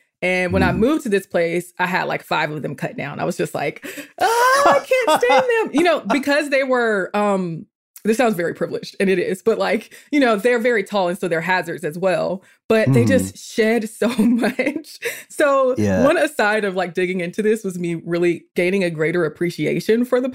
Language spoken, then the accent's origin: English; Atlanta, Georgia, United States; born or raised there